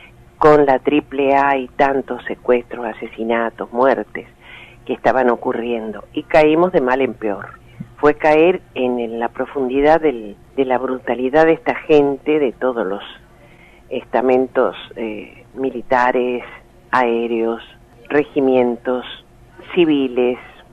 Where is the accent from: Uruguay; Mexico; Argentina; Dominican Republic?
Argentina; Eso realmente me avergüenza como argentina.